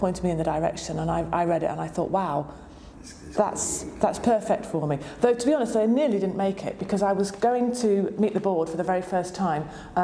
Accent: North West England, United Kingdom; I loved Oxford. I grew up in the Northwest.

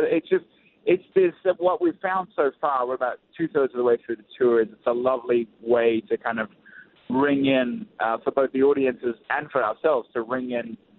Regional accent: Australia; accent: Australian; now in Nashville, United States; I hope you can still tell. I live in Nashville, so my accent's been a bit compromised. But Australia is still part of the British Commonwealth

